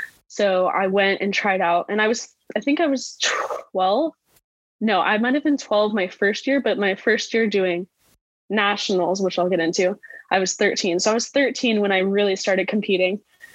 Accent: California, United States; Growing up in Southern California, I think I was very lucky because there are tons of junior lifeguard programs all up and down the California coast.

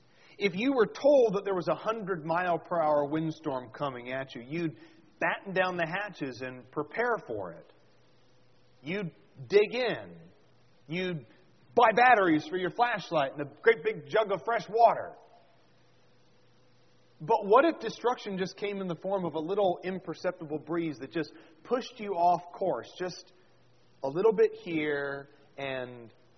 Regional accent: Oregon, United States; Whenever I go to the beach, because I grew up in Oregon, so it's not like I've never been to the beach or anything

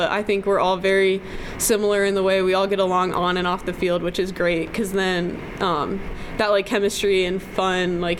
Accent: Colorado, United States; I think I'm going to go back home to Colorado, back to my home state

